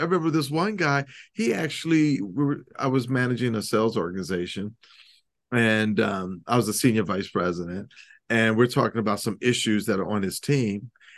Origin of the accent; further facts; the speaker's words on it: Atlantic City, New Jersey, United States; growing up in Atlantic City, New Jersey, where we did have a pretty good size gay community.